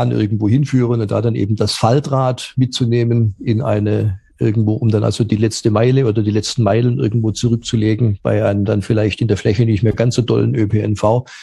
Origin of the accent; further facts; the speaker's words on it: Stuttgart, Baden-Württemberg, Germany; Und naja, ich bin aufgewachsen in Stuttgart. Ich bin aufgewachsen in den frühen 70er Jahren.